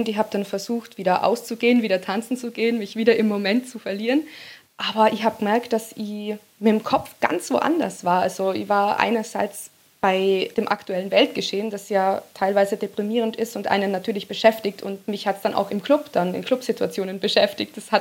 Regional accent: Tyrol, Austria; Also ich bin ja aus Tirol in Österreich und da sind sehr viele Berge und ich bin mit den Bergen aufgewachsen

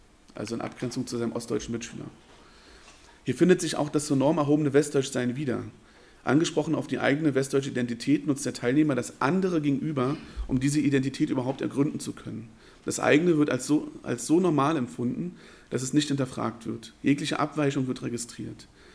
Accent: East Germany, Germany; Also ich sage nicht aktiv, hey, ich bin aus dem Osten

